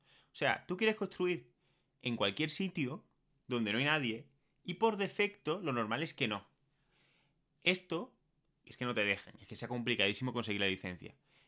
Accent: Écija, Andalusia, Spain; now in Madrid, Spain; soy de un pueblo, ¿no? Soy de Écija, y yo cuando circulo por Écija con mi coche, veo, vivo en Madrid

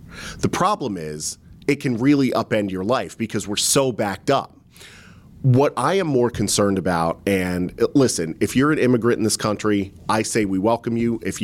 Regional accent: Susquehanna Township, Pennsylvania, United States; I mean, I grew up in Susquehanna Township. It had always been Republican.

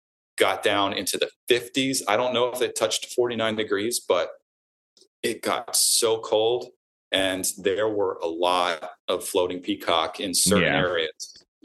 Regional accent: New Jersey, United States; born there; I was born in New Jersey, so it's still a little bit in my blood

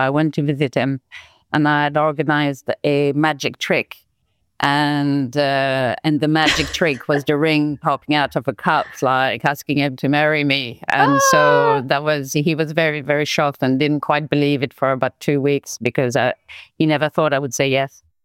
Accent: France; English is a second language; now in Palma, Spain; I'm calling from Mallorca, from Palma de Mallorca. I'm actually French. And after a few years and visiting different countries, I've settled on this beautiful island.

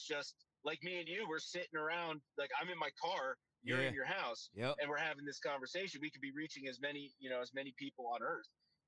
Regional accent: Seaside, New Jersey, United States; my hometown of Seaside, Tom's River area, New Jersey, was destroyed by the Jersey Shore.

